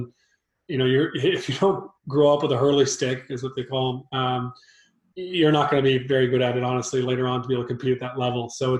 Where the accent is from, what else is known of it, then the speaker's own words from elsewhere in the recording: Columbia, South Carolina, United States; Well, I grew up in Columbia, South Carolina. I was the sixth of seven kids